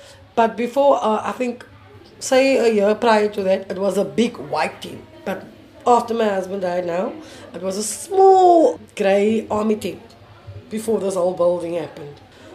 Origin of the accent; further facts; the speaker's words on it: Cape Town, Western Cape, South Africa; So I'm born and bred in Woodstock. All my life I was in the inner city.